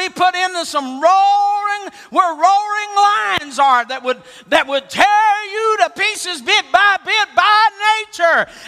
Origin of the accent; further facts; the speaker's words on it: West Virginia, United States; now in Alabama, United States; I was born and raised in West Virginia, got saved in Ohio, left Ohio, went to Bible college in Greenville, South Carolina, left that and pastored in North Carolina, and now I'm way down there in Alabama.